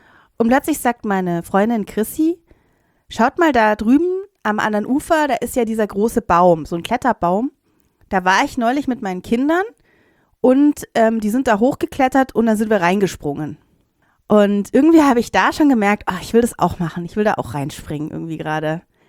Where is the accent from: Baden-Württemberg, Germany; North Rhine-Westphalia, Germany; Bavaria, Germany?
Bavaria, Germany; Munich; Ich bin ja aus dem Westen von München hier